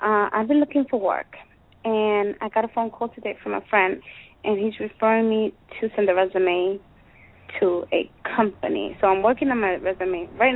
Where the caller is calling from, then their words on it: New York, United States; I'm calling from New York.